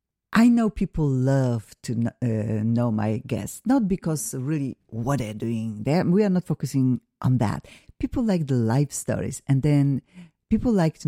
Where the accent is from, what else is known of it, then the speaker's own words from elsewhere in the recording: Poland; yes, my name is Hungarian. I'm originally from Poland